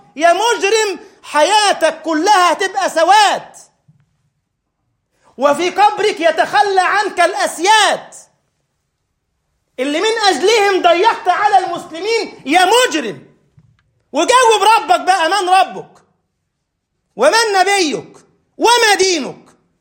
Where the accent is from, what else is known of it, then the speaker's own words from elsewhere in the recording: Egypt; لما خلصت التربيه العسكريه الجيش عندنا في مصر بعد الجامعه سنه 91، خدت سنه جيش وخرجت ما فيش شغل